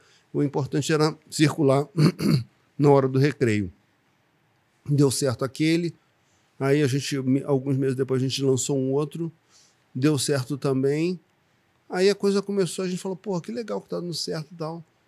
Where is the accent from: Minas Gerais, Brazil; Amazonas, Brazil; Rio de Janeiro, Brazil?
Rio de Janeiro, Brazil; Sou da Vila da Penha, uh-huh.